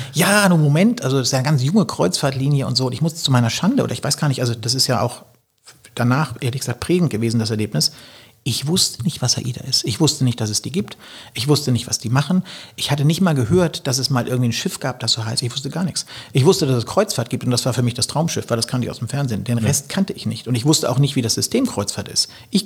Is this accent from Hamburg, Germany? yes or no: yes; Hamburg, Germany; weil Hamburg tatsächlich meine Heimat ist und meine Basis und ich möchte da wieder zurück gerne. Und am liebsten in die Gegend, wo ich auch geboren bin, in Hamburg, also im Norden.